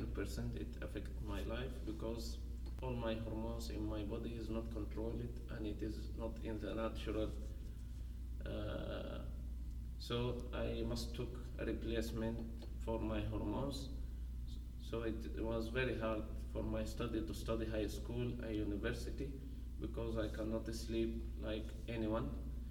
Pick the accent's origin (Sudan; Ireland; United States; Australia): Sudan; Omdurman, Khartoum; English is a second language; I was born in 1991. I am from Sudan. My city is Omdurman. I studied my elementary school and my high school in Omdurman.